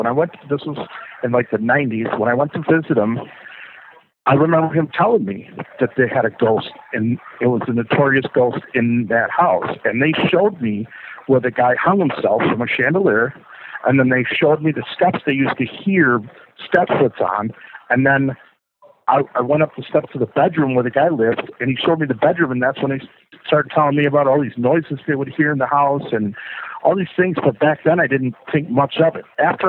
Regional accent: Wisconsin, United States; So I'm reading a book called Haunted Wisconsin, and I'm from Wisconsin

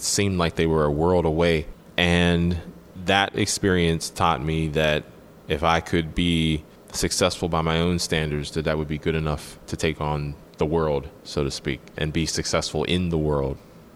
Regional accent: Braddock, Pennsylvania, United States; I am from Braddock, born and raised. I had a great childhood.

